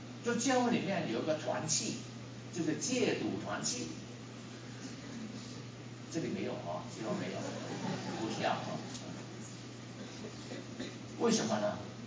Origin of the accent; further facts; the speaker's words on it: China; now in Costa Rica; 很多我们中国人的同胞来到 Costa Rica 就开餐馆了。